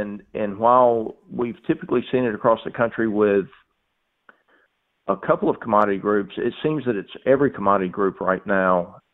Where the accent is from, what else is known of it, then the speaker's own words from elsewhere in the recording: the South, United States; I'm just from the South. I mean, I'm from the farm.